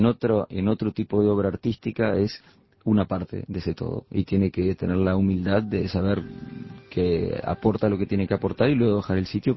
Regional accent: Montevideo, Uruguay; que se enoja si le digo que soy montevideano

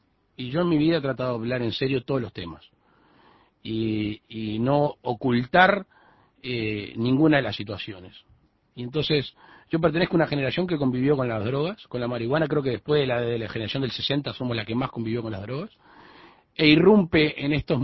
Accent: Montevideo, Uruguay; born there; also born or lived in Tarariras / Cerro Colorado / Maldonado; yo soy nacido en Montevideo, bautizado en Tarariras, departamento de Colonia. Viví los momentos más felices de mi vida en Cerro Colorado, Florida, y en Maldonado, y después la actividad político y social en el departamento de Canelones.

